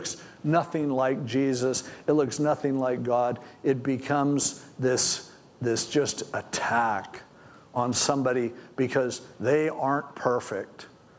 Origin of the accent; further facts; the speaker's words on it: United States; Now, I'm an American. I register to vote. I vote. I want what's best for our country.